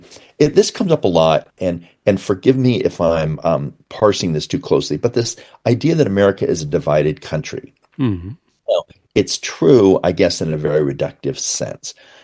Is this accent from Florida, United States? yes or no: no; Berkeley, California, United States; I'm from Berkeley. I worked in the alternative press.